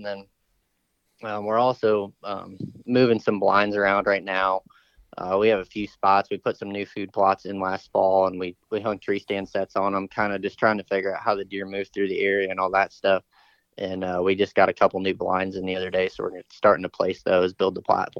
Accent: Fort Wayne, Indiana, United States; Fort Wayne, the northeast corner of the state.

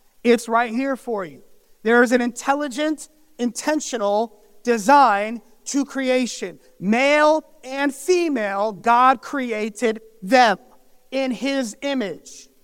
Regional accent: Colorado Springs, Colorado, United States; my home state is Colorado. My home city is Colorado Springs.

